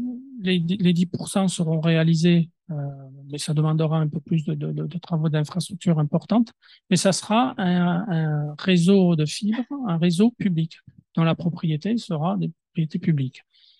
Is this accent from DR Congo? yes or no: no; Occitanie, France; je viens du département du Gers, nous sommes des Gascons.